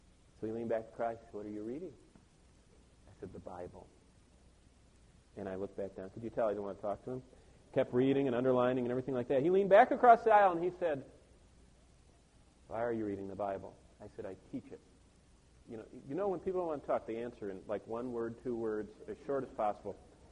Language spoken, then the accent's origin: English; Tulsa, Oklahoma, United States; I'm from Tulsa. I'm not a health, wealth, and prosperity preacher.